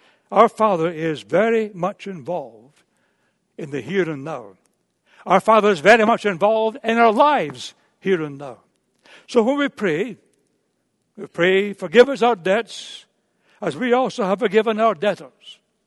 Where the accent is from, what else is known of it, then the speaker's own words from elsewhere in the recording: Scotland, United Kingdom; when I grew up in Scotland